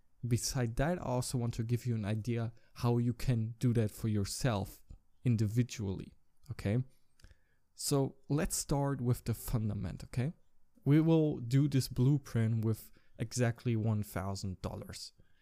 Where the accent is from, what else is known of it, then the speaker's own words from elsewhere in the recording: Germany; English is a second language; I'm 20 years old, I come from Germany